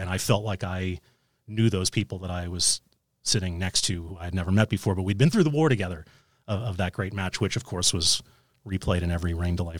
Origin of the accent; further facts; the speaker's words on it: New York City, New York, United States; And I did that growing up in New York City. I was a huge Rangers fan and a Yankees fan